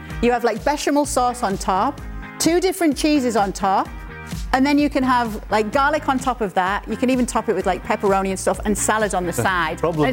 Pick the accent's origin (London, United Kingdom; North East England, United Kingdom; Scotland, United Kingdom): North East England, United Kingdom; Middlesbrough; It was not very nice what they said about my hometown, but it wasn't the most boring.